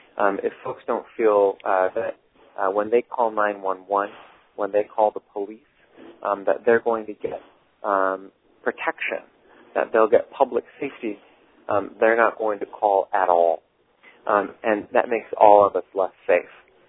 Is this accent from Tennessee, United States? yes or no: no; Michigan, United States; my home state of Michigan